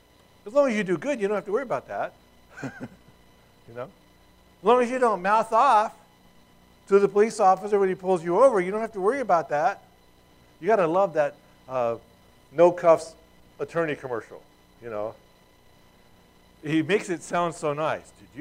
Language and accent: English; United States; I'm wearing a political, you know, I'm an American.